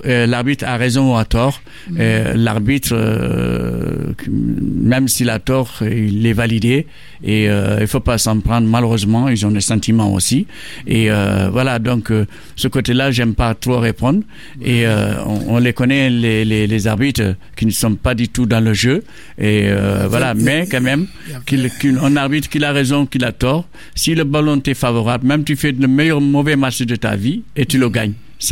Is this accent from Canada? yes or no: no; Senegal; mais moi, je suis chez moi au Maroc. Et ils savent déjà que je suis sénégalais